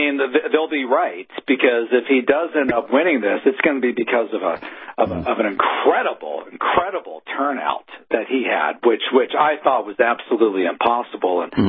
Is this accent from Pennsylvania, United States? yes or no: yes; Pennsylvania, United States; here was Kamala Harris in my home state of Pennsylvania the night before the election